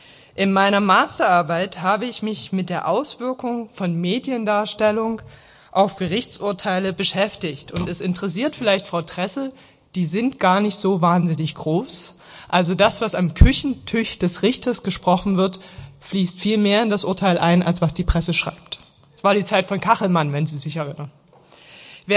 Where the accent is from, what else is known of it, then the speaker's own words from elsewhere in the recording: Dresden, Saxony, Germany; Ich bin 42 Jahre alt, geboren in Dresden, dort auch aufgewachsen, habe da Abitur gemacht und habe mein Studium der Rechtswissenschaften an der TU Dresden absolviert